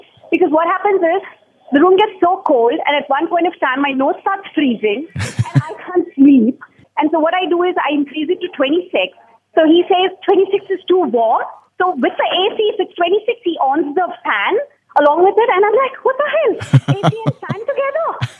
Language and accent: English; Bangalore, Karnataka, India; I'm from Bangalore.